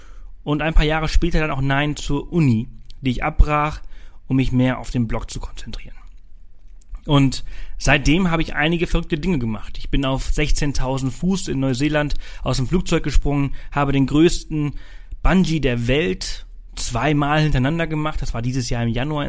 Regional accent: Balearic Islands, Spain; Früher bin ich viel zwischen Mallorca und Deutschland geflogen. Ich bin ja auf Mallorca aufgewachsen und meine Großeltern haben in Deutschland gelebt.

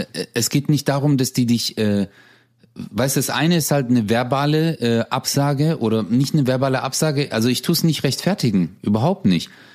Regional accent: Hausen, Germany; In Hausen, wo ich herkomme, da gibt es auch eine Gaststätte und da kennt jeder jeden.

